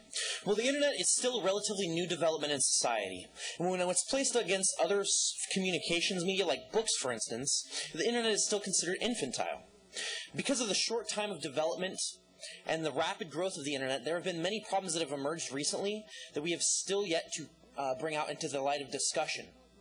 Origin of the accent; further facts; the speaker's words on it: Ellensburg, Washington, United States; I'm from Ellensburg, Washington.